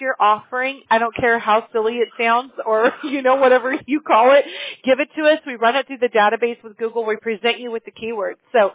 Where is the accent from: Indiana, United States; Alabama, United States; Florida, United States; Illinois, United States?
Alabama, United States; Mobile; I'm actually from Mobile, Alabama, which is about far south as you could get, you know?